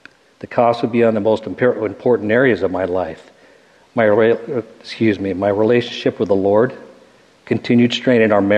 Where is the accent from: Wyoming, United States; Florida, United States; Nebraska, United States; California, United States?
California, United States; Long Beach; moved away as an adult; Okay, I was born in Long Beach, California, was raised there and spent the majority of my life in that area until the last 9 years.